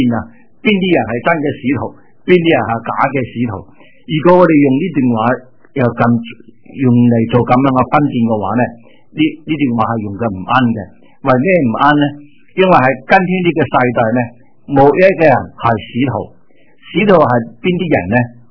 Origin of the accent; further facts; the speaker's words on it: Guangdong, China; 我是广东人